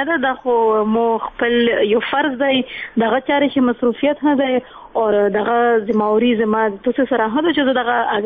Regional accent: Khyber Pakhtunkhwa, Pakistan; also born or lived in Islamabad, Pakistan / Dera Ismail Khan, Pakistan; زه یوه قبایلي یم، زه د ساؤتھ وزیرستان یم، مسوده یم

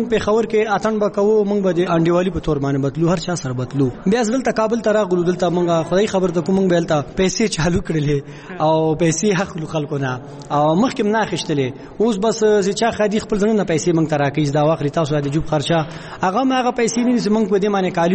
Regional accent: Afghanistan; دا خو د موږ د افغانستان یو ملي انانات او کلتور ده. دا خو د ټول افغانان ته باید اترن زده کړي.

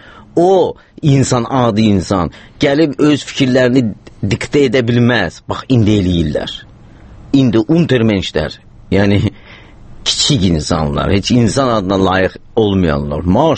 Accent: Tabriz, East Azerbaijan, Iran; Məsələn, Təbrizdə biz Təbrizliyik.

